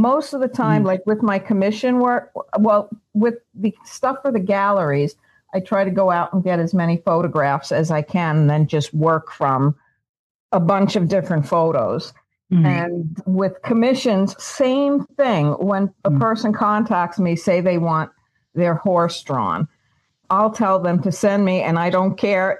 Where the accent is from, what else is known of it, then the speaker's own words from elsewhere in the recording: New York City, New York, United States; I grew up in Staten Island. It's a city. My parents, my family really aren't horse people.